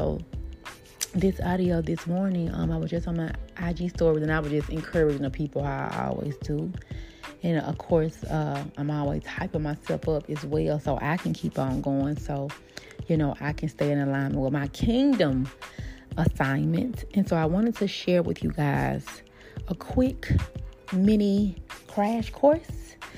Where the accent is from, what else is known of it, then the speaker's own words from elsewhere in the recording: Memphis, Tennessee, United States; And I am from Memphis, Tennessee. And Memphis is super small. So, you know, the word gets around pretty fast. And so I was pretty popular in Memphis.